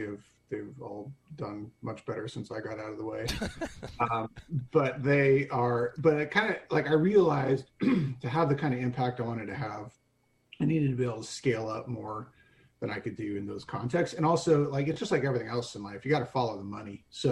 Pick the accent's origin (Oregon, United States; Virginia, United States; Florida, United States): Oregon, United States; Portland; also born or lived in Fort Collins, United States; I was born in Fort Collins, Colorado. Moved to the Northwest, Portland, because of my dad's job.